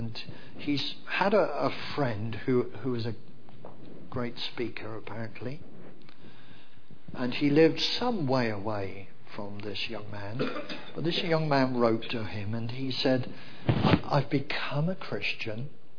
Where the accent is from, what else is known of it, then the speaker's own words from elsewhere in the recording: Bournemouth, South West England, United Kingdom; moved away as an adult; now in Swindon, United Kingdom; I come from Bournemouth, and it was 50 years ago in June that I came from Bournemouth to Swindon. I spent the first 19 years of my life at home in Bournemouth.